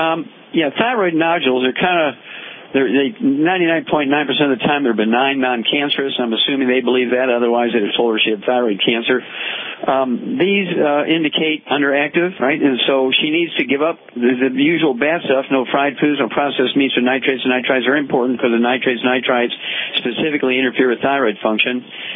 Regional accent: Missouri, United States; born or raised there

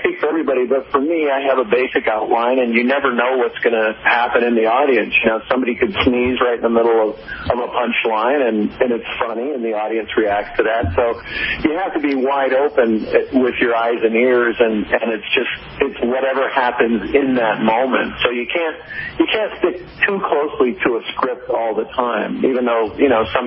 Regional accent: United States; So even though I'm an American, there are some really great Canadians on this show.

